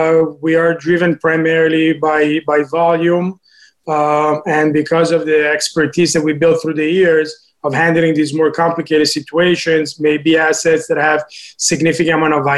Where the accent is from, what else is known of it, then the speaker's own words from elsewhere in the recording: Italy; moved away as an adult; now in United States; So I moved from Italy in 2002 for college.